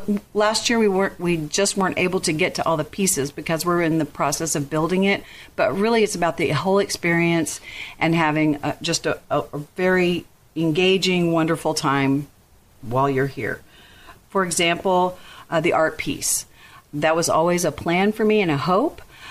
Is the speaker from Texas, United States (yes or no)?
yes; Texas, United States; Well, I just blame it on the fact I'm from Texas, and I'm not afraid of anything, I guess.